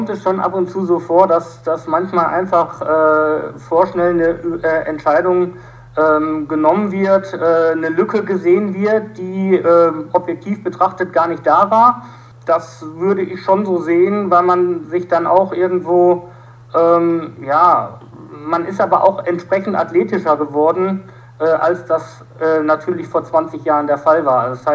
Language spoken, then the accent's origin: German; North Rhine-Westphalia, Germany; born there; wir kommen ja auch mehr oder weniger aus der gleichen handballerischen Ecke, beide gebürtig aus dem Ruhrgebiet